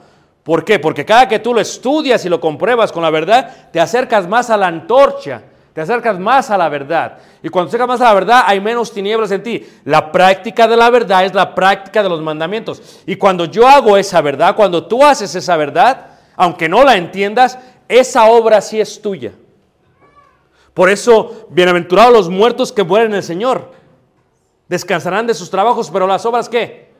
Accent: Mexico City, Mexico; cuando yo crecí en Ciudad de México

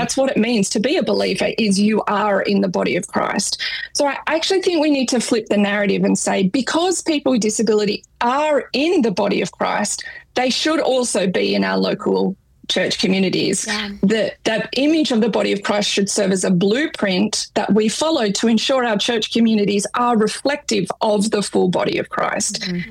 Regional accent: Australia; accent: Australian; Don't ask me to say a word with R at the end, because I always have trouble when I'm in the United States and I ask for a glass of water, as we would say it in Australia, and no one understand

